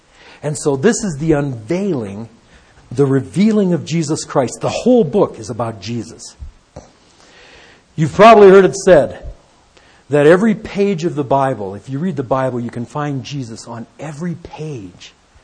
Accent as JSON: {"language": "English", "town": "Detroit", "region": "Michigan", "country": "United States", "said": "A lot of you guys know that I came from Detroit."}